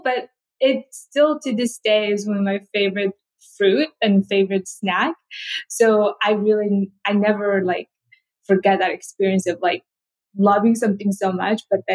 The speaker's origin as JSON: {"language": "English", "country": "Mongolia", "tie": "born or raised there", "also_born_or_lived": "South Korea", "moved": "yes", "said": "So growing up in Mongolia, I didn't get to eat a lot of fruit because it's just so expensive and we don't have a lot. And when I first moved to South Korea"}